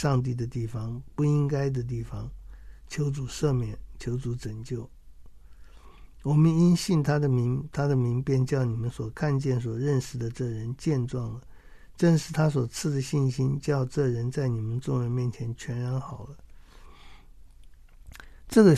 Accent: China; 我们中国人对这个名有时有点迷信的

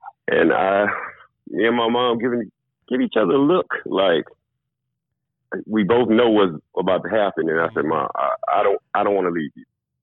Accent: Brusly, Louisiana, United States; our Brulee days were, Brulee was a town, especially then.

